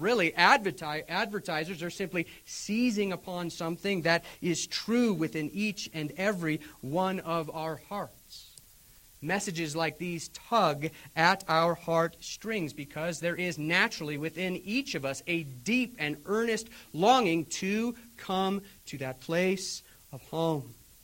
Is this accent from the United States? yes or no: yes; Colorado, United States; Again, I grew up here in Colorado